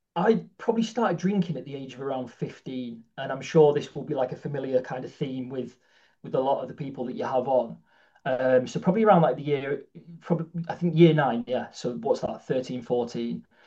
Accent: Bolton, North West England, United Kingdom; born there; I was born in Bolton, and we moved around quite a lot growing up. So my dad was a physio in professional football.

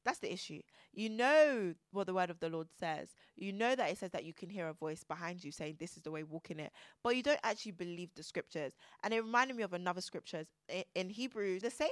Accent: England, United Kingdom; born there; Guys, I promise, I was born in England.

